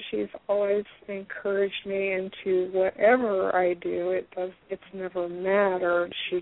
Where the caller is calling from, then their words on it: Columbus, Ohio, United States; Columbus area.